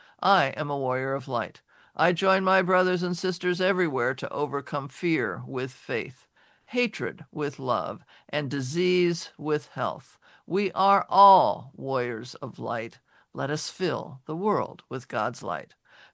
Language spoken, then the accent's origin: English; Chicago, Illinois, United States; born there; If you're from the city of my birth, I was born in Chicago.